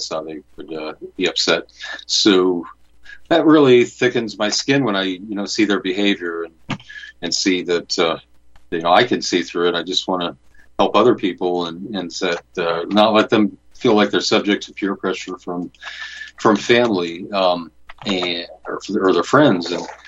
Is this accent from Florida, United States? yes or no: yes; Florida, United States; also born or lived in St. Thomas; everyone in my family was born in New York State, and I was born in St. Thomas, but grew up in Florida.